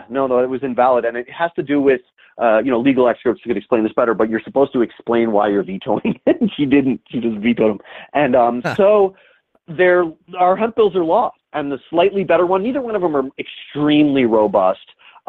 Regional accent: New Mexico, United States; It looks like my home state here, the land of enchantment in New Mexico, is coming online with hemp at last.

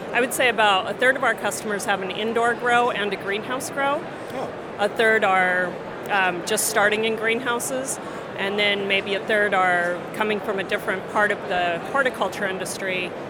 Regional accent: Colorado, United States; I mean, like I said, I'm from Colorado. I'm an environmentalist.

